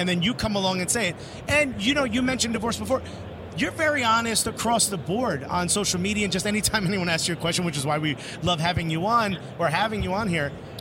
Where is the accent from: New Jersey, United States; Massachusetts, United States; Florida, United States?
New Jersey, United States; Newark; I grew up in the hood. He grew up in the hood. I grew up in Newark, New Jersey.